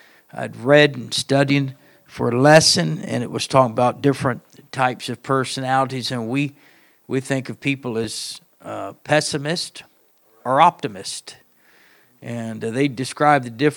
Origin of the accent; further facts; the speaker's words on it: Southern United States, United States; I told you I'm from the South, and I don't eat greens, but my family loves collard greens, mustard greens.